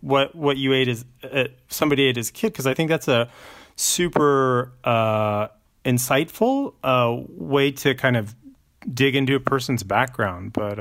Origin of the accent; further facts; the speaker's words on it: Dallas, Texas, United States; I'm a native Texan, so I grew up in Dallas, and as a kid, I ate a lot of Texas barbecue, and I ate a lot of Tex-Mex